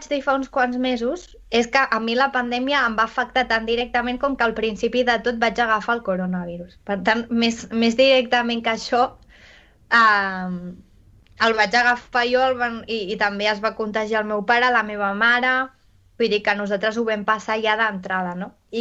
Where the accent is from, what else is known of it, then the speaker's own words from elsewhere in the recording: Catalonia, Spain; tots els que som de Catalunya